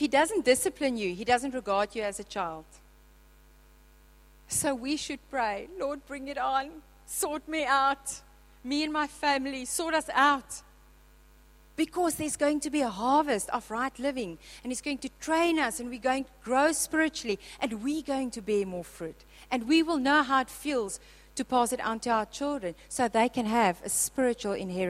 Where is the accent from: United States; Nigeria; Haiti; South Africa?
South Africa; God has given your children to you as South African for you to raise them in this country.